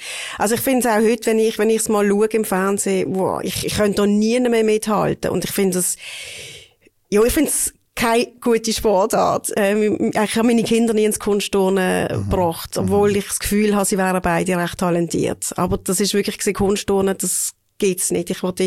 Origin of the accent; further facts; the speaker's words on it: Basel, Basel-Stadt, Switzerland; ich bin in Basel aufgewachsen, eigentlich mitten in der Stadt, im Ökolombad-Quartier, in einem kleinen Einfamilienhaus.